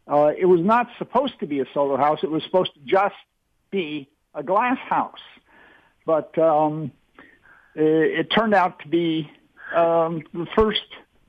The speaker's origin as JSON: {"language": "English", "town": "Chicago", "region": "Illinois", "country": "United States", "tie": "born there", "said": "I was born in Chicago."}